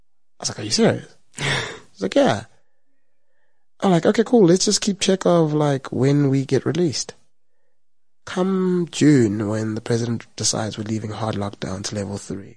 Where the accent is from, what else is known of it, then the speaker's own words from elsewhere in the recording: South Africa; as a South African, I think you should read it as a book.